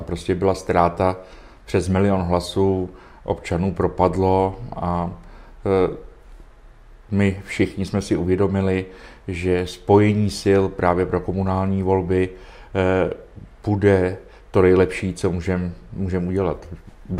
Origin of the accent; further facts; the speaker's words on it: Dobříš, Central Bohemian Region, Czechia; also born or lived in Příbram; now in Prague, Czechia; No, od Dobříše, ale narodil jsem se na Příbrami, ale jo, z Dobříška.